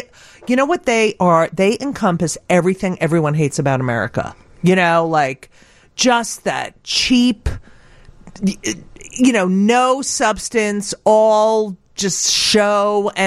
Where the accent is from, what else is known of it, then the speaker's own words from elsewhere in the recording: New York, United States; And it hurts even more for me because I'm from New York.